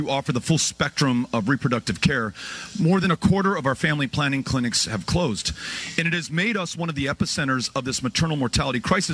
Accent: Texas, United States; In my home state of Texas

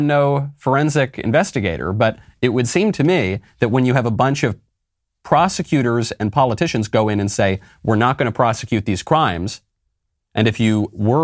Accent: New York, United States; I love New York. It's my home state. Spent a lot of time there since I was a kid.

